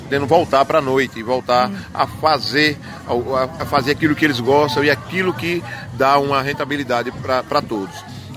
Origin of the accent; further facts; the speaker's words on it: Senhor do Bonfim, Bahia, Brazil; eu que tenho Campo Formoso como minha segunda casa ou minha primeira casa, sou do Senhor do Bonfim, mas tenho uma vida frequente aqui em Campo Formoso.